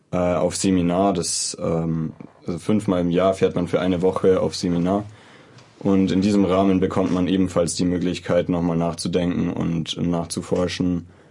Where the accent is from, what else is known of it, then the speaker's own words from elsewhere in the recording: Landshut, Bavaria, Germany; now in Munich, Germany; Ich bin auch aus Landshut nach München gezogen eben.